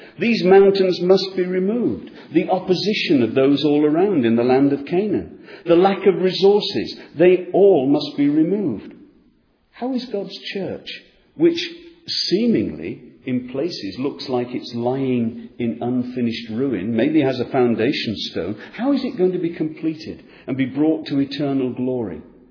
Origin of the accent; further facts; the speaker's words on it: North West England, United Kingdom; Growing up in the Lake District and spending a lot of time there